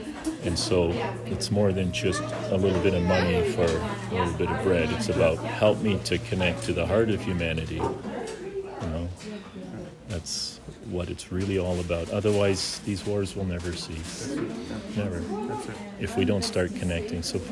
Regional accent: Smithers, British Columbia, Canada; I'm from Smithers.

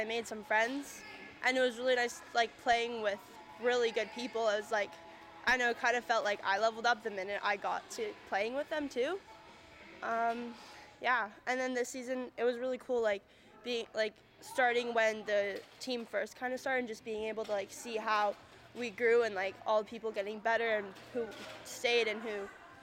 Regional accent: Smithers, British Columbia, Canada; I'm from Smithers, born and raised, and I play with the BV Bruisers.

